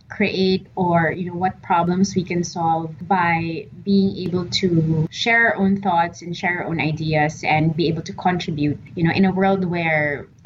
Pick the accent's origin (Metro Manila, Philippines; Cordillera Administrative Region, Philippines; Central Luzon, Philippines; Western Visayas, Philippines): Metro Manila, Philippines; Manila; from Manila in the Philippines.